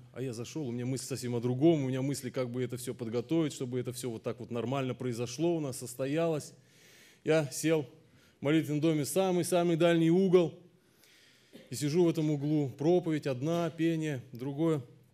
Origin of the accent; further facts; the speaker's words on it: Astrakhan, Astrakhan Oblast, Russia; moved away; Переехали в Славянск на Кубани. Там остались мои друзья, там осталось мое детство в Астрахани.